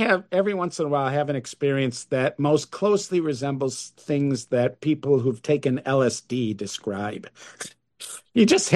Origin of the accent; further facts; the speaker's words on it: Illinois, United States; So, and there's times when I identify I'm from, you know, I'm from Illinois.